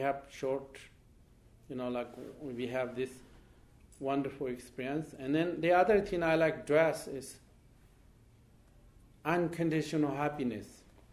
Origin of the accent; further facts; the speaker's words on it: Tibet, China; born there; English is a second language; I was born in Tibet.